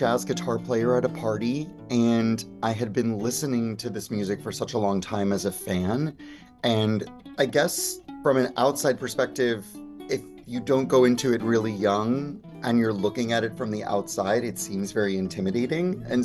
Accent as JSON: {"language": "English", "region": "Florida", "country": "United States", "said": "I'm from South Florida, in case you can't tell by the two neck tattoos."}